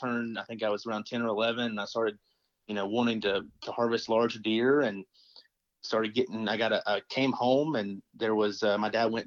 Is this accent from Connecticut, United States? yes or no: no; Georgia, United States; You know, I grew up in Georgia, Northwest Georgia, in a little tiny town, and we grew up on some acreage.